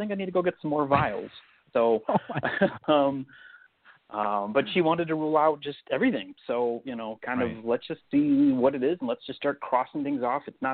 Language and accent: English; Crystal Lake, Illinois, United States; I'm from the Chicagoland area, so the northwest suburbs out in Crystal Lake.